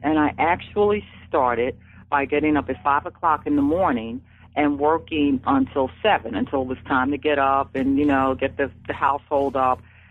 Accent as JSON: {"language": "English", "town": "Philadelphia", "region": "Pennsylvania", "country": "United States", "tie": "born or raised there", "said": "Because we were raised in West Philadelphia."}